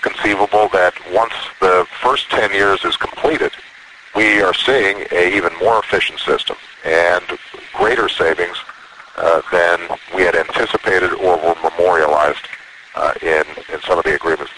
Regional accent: Hawaii, United States; I grew up in Hawaii. What can I tell you?

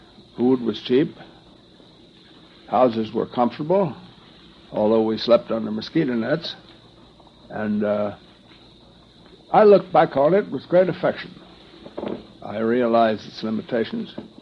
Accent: Baltimore, Maryland, United States; born there; I was born in Lexington Street in Baltimore near Fremont.

